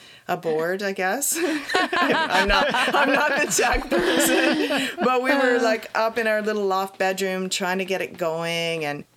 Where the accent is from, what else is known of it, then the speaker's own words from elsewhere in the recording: Arnprior, Ontario, Canada; We were living in Toronto, and I grew up in Arnprior.